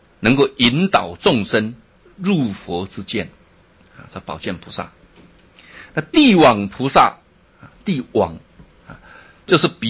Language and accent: Chinese; China; 所以自信我们中国人讲天嘛